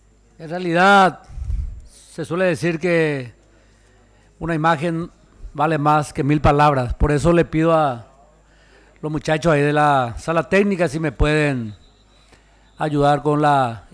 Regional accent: Paraguay; Quienes amamos el deporte tenemos siempre como paraguayos muchas desilusiones.

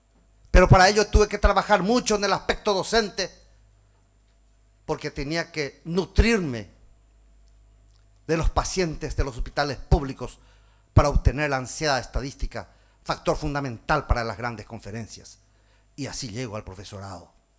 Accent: Paraguay; tenía que trabajar en mi país para que nosotros formemos nuestros propios recursos humanos. Los problemas médicos legales enmarcados rígidamente impedían de que el cirujano se forme en países extraños. Y así trabajamos y creamos la primera escuela de cirugía en el Paraguay

